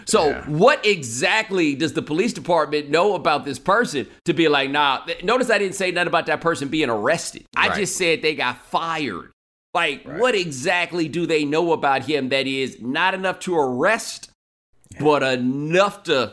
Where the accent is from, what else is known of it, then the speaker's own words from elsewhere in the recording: Texas, United States; So I'm from Texas. I'm sure you've heard the phrase, don't mess with Texas, right?